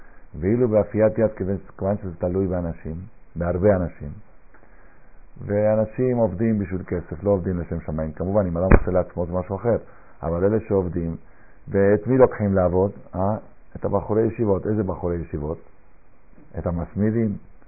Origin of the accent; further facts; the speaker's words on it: Argentina; אני רוצה לספר לכם מעשה שהיה כשהייתי ילד בארגנטינה בן 12.